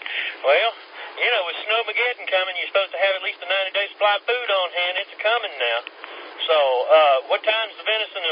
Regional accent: Kentucky, United States; also born or lived in West Virginia; I'm originally from Kentucky. I learned to drive in the mountains of Kentucky in the snow and lived in West Virginia for a while

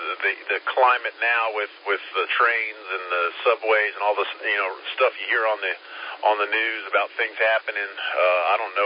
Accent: Holly Springs, North Carolina, United States; also born or lived in Wake Forest; now in Pickens, United States; my family and I came from the Raleigh, North Carolina area. Actually, we came from Holly Springs, if you're familiar with Holly Springs and Wake Forest. We lived in both of those towns.

